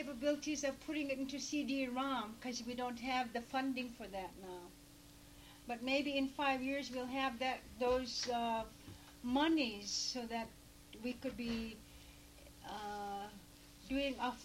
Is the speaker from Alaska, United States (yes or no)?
yes; Alaska, United States; They treat us as if we're Mexican or black people or Nalokmi, and they don't ever see who we are as Inupiaq from Inupiaq values.